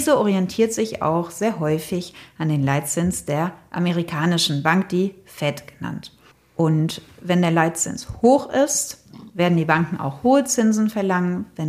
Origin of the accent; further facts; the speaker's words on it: France; German is a second language; now in Germany; Ursprünglich komme ich aus Frankreich. Ich lebe aber schon seit 24 Jahren in Deutschland.